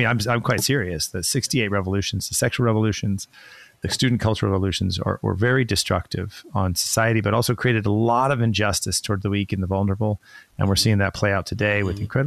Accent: California, United States; and I grew up in California too. We were outside a lot

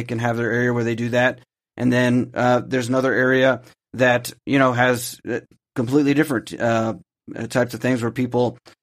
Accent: United States; I mean, we're both from the United States, and I like the United States

